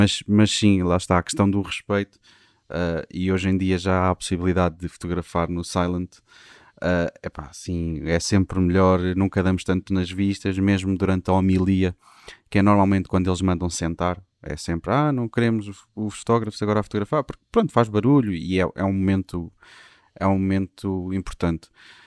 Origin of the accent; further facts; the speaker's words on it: Cacém, Lisbon, Portugal; eu sou do Cacém, está tudo bem, estava no Algarve